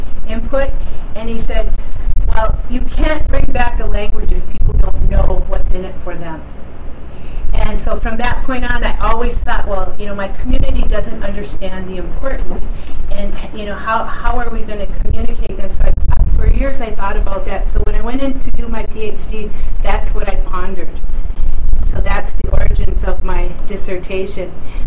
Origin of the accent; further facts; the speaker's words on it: Wisconsin, United States; I'm from the Oneida Nation, people of the Standing Stone. Our original homelands are from New York, Central New York, and I'm from Wisconsin.